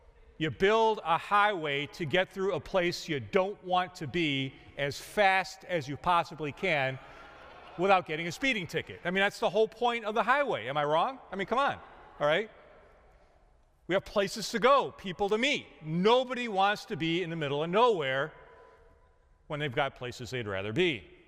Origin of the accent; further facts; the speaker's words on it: Chicago, Illinois, United States; I'm from Chicago, from the city, not from the suburbs, not from Wisconsin or places like that.